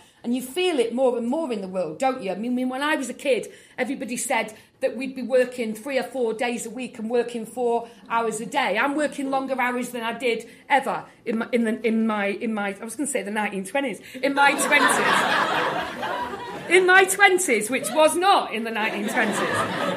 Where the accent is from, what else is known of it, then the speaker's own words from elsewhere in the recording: United Kingdom; now in Australia; When it comes to schooling, God, it makes me really laugh as a Brit.